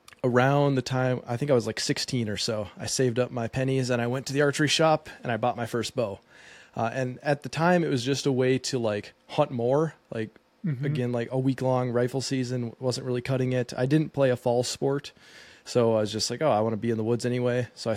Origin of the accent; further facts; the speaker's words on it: Minnesota, United States; I grew up here in Minnesota, just whitetail hunting, kind of casual, like rifle season type stuff.